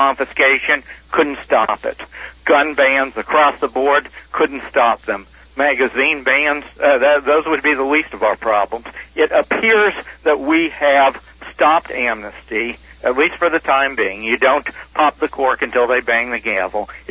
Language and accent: English; New Hampshire, United States; in my home state of New Hampshire